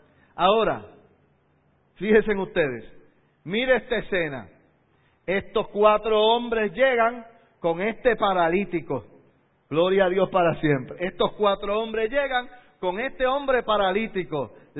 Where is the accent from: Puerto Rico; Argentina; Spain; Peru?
Puerto Rico; En el caso nuestro, que somos puertorriqueños, ¿verdad?